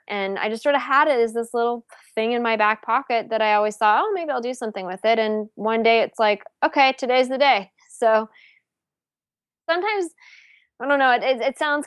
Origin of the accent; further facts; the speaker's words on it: Palo Alto, California, United States; I'm from California originally. I'm from Palo Alto.